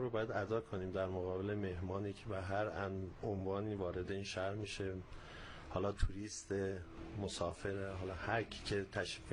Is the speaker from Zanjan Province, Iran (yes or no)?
yes; Zanjan, Zanjan Province, Iran; زنجانی کلن آدم های خیلی آروم، مذهبی و معتقد، باورهایی که دارن همه قابل احترامه و برای منم شهر خودمون کلن با همه عقایدش و افرادش قابل احترام هستش.